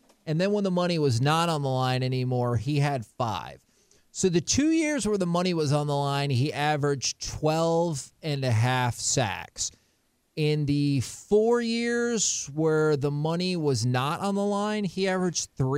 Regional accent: Chicago, Illinois, United States; Oh, yeah, I'm from Chicago. We talk more trash about our players than you can even imagine.

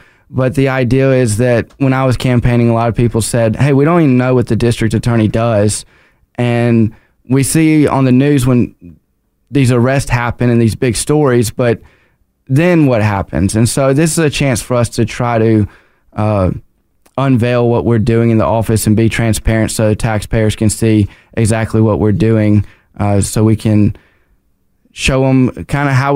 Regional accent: Hattiesburg, Mississippi, United States; now in DeSoto County, United States; Well, I grew up in South Mississippi in the Hattiesburg area.

